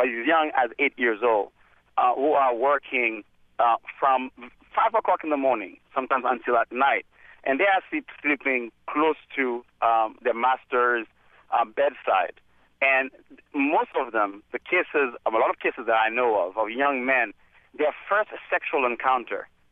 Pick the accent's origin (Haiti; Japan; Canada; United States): Haiti; I'm from Haiti.